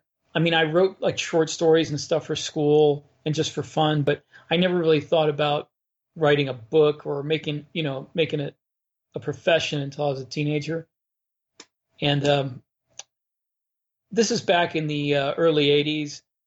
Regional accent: Florida, United States; Central Florida.

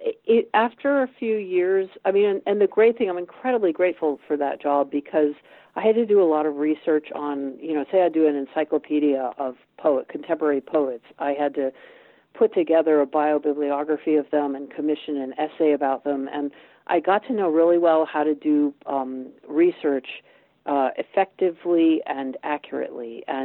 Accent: United States; moved away as an adult; now in London, United Kingdom; for me as an American here, I mean, I've lived here over 30 years, and I sort of feel like it's I'm not a native English person.

